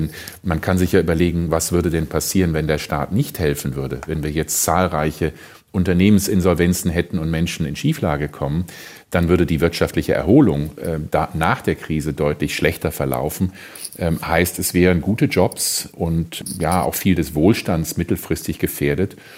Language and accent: German; Germany